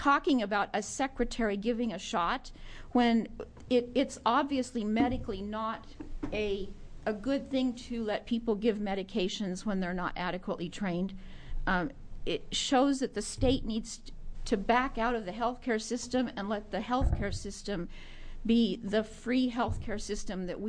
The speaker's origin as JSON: {"language": "English", "town": "Salem", "region": "Oregon", "country": "United States", "said": "I'm from Salem, Oregon."}